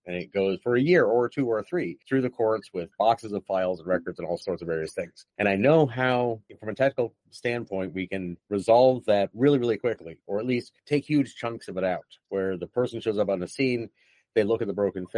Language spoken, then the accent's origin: English; United States; But, you know, we all agree, look, you know, I'm an American.